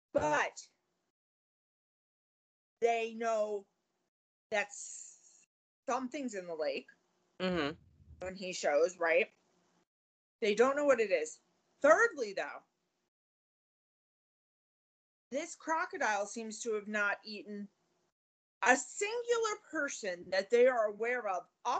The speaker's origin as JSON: {"language": "English", "town": "New York City", "region": "New York", "country": "United States", "said": "I know New York City has a lot of rumors about crocodiles in our sewer system. I assure you, as a New Yorker, I have personally never seen one."}